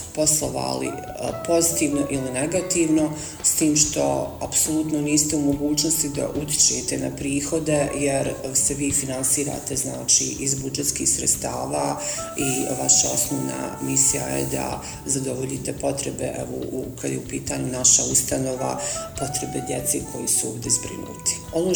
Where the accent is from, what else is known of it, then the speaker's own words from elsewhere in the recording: Zenica, Federation of Bosnia and Herzegovina, Bosnia & Herzegovina; born there; rođena sam u Zenici, sam završila i srednju školu i fakultet ekonomski